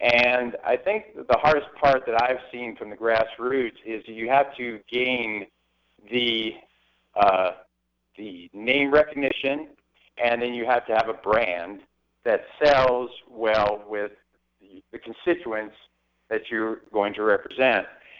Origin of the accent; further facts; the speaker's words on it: United States; and I am an American. I'm a patriot